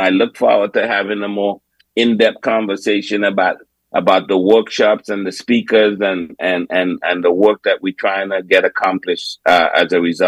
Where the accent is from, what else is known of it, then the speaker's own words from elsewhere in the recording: Trinidad & Tobago; I have even took her to speak in my home country of Trinidad.